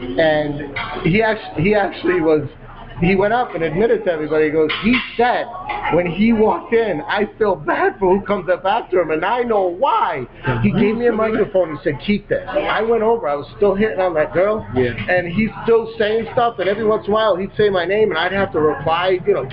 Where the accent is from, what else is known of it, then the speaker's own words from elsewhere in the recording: Cranston, Rhode Island, United States; now in California, United States; I actually am. I'm originally from Cranston, and then I moved out to California. I was in the military.